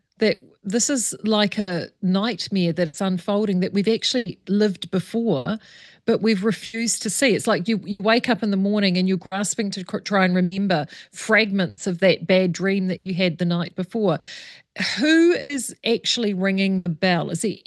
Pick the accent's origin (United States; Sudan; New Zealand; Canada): New Zealand; Hawke's Bay; I mean, I'm from Hawke's Bay, so we've got wine.